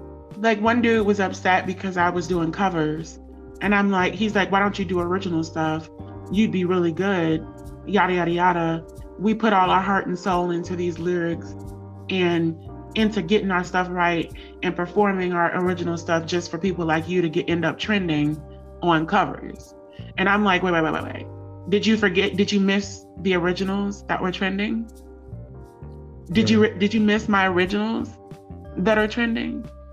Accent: United States; So then he got mad at me when I told him I was American. Mm-hmm. And I'm American.

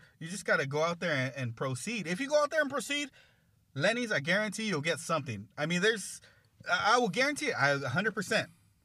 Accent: California, United States; And we are from Southern California, the most beautiful place on the planet, besides other beautiful places

